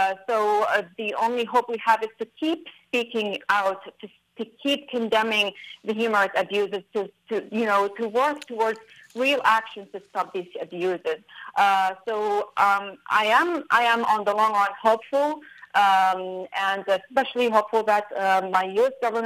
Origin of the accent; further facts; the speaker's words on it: United States; And unfortunately, we are American citizens, so it is actually affecting us big time